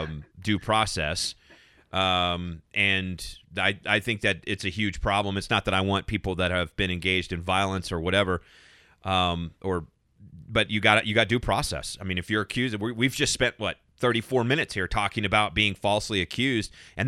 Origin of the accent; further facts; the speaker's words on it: Arizona, United States; you can go to where I grew up in Arizona and watch people just walk across the border.